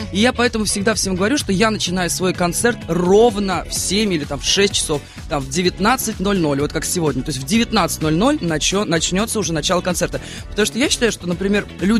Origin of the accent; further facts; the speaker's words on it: Moscow, Russia; Я вообще коренная москвичка